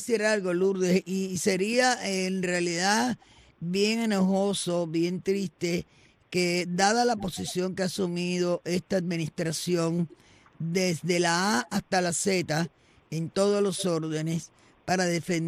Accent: Cuba; Para mí como cubana, el haber nacido en esa isla

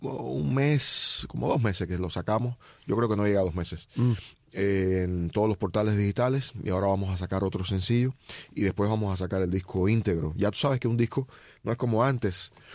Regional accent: Cuba; Y amo a mi país. O sea, amo a Cuba.

